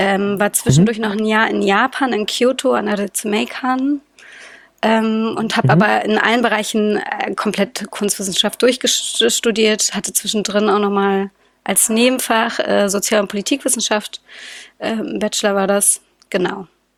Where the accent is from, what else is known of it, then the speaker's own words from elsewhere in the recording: Berlin, Germany; ich bin Berliner Kind.